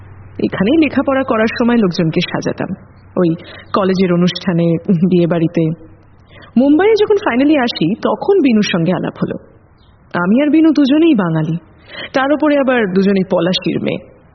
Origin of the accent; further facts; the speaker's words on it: West Bengal, India; now in Chicago, United States; আমার দেশের বাড়ি তো নদিয়ায়, কলকাতায় একটা ফ্ল্যাট রাখতে হয় তাই এটা কিনে রেখেছি। মুম্বাই আর বেঙ্গালুরুতেও একটা করে আছে।